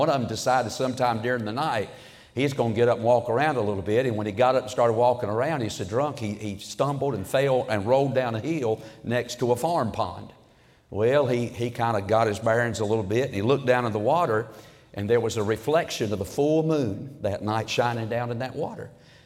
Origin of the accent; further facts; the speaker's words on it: Toast, North Carolina, United States; I am from Toast, North Carolina. That's right. And that is a suburb of Mount Airy, North Carolina, which is Mayberry